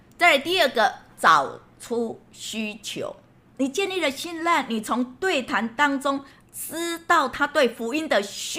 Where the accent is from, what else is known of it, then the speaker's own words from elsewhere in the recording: Taiwan; 那呢我们台湾人表达就会说，哎呀不客气，这是应该的哦